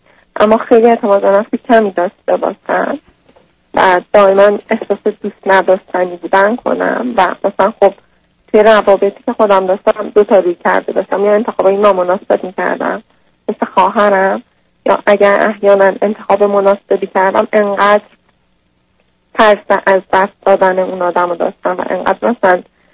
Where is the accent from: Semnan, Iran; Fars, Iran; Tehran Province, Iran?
Tehran Province, Iran; Tehran; born there; خب ما متولد تهران هستیم.